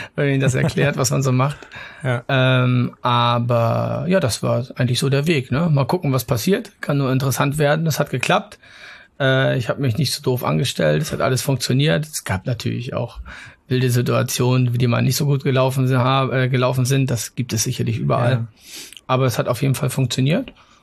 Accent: Mecklenburg-Vorpommern, Germany; Ich bin ich bin an der Ostsee aufgewachsen, komme aus Mecklenburg in der Nähe von Greifswald

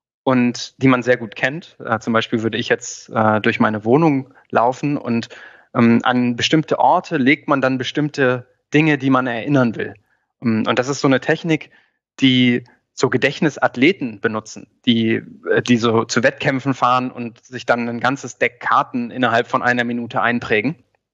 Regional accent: Göttingen, Lower Saxony, Germany; in meiner Heimatstadt in Göttingen gab es zum Beispiel so ein Karstadt

